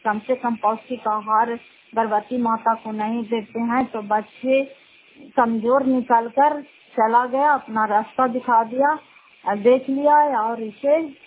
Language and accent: Hindi; Fatehpur, Bihar, India; घर फतेहपुर, पंचायत मकरौता, जिला नालंदा, करार पसरा ब्लॉक की निवासी हूँ।